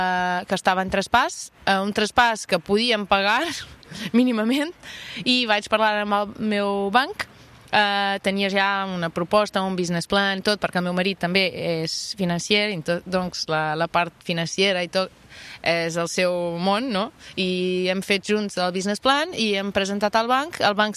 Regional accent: Lisbon, Portugal; De Lisboa.

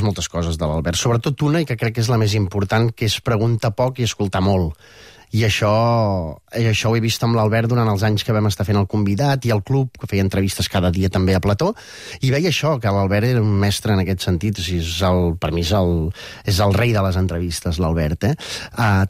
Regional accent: Sant Esteve de Palautordera, Catalonia, Spain; jo sóc del Montseny, de Sant Esteve Palau Tordera, he de baixar molt sovint.

